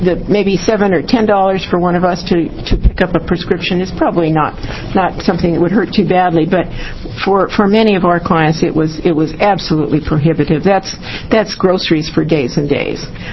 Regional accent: Portland, Oregon, United States; I'm from Portland, Oregon, and I'm a women's health nurse practitioner.

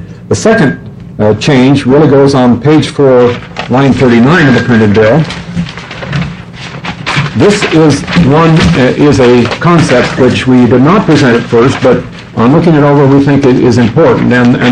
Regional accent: Oregon, United States; I'm a farmer from Linn County

